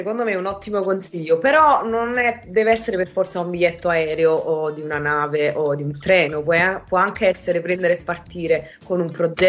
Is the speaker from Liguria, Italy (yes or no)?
no; Naples, Campania, Italy; also born or lived in United Kingdom; Poi sono di Napoli, quindi qui nel Mediterraneo abbiamo tante isole